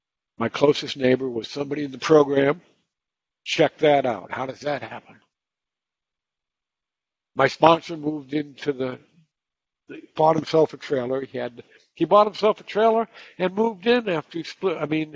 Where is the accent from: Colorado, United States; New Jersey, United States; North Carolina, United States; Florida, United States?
Florida, United States; I'm from Florida. I live in Florida today. I live in the same town that I was born in.